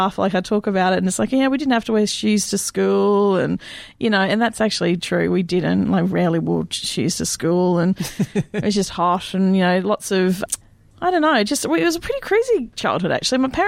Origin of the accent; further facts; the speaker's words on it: Cairns, Queensland, Australia; also born or lived in Bundaberg; Born in Bundaberg and I grew up in Cairns